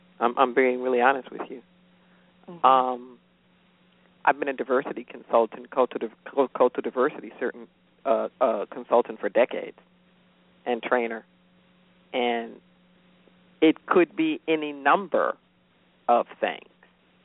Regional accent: United States; Oh, I'm an American. There's no question about that.

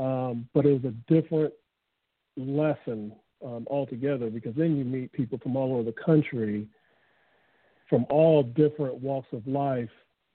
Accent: Los Angeles, California, United States; I grew up in South Central LA.

